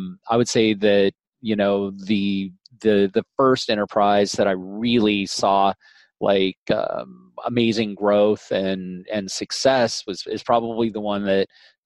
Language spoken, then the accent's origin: English; Colorado, United States; also born or lived in Wisconsin; My background, I was born in Wisconsin and I was raised in Colorado, and I was basically raised on a small ranch or small farm.